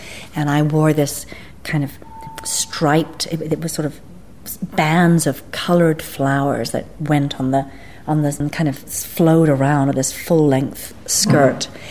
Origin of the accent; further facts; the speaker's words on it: England, United Kingdom; now in United States; Because I came from England, I was much less acutely aware of the Vietnam War than had I been raised in the States.